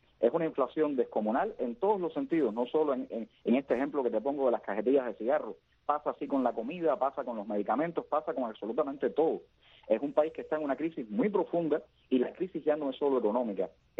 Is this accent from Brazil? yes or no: no; Cuba; esto lo vamos a resolver en soberanía, sin necesidad de acudir a ningún gobierno extranjero como cubanos